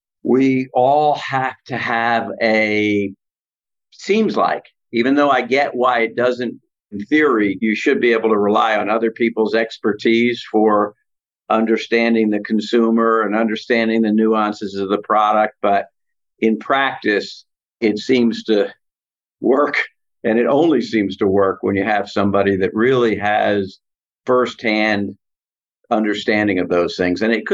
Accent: Northeast, United States; I grew up caddying in the Northeast.

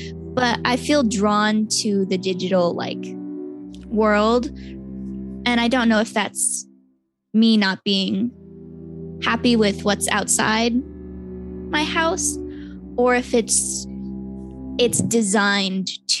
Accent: Hawaii, United States; I grew up in Hawaii, so I've always just been very aware of nature and like my connection to it.

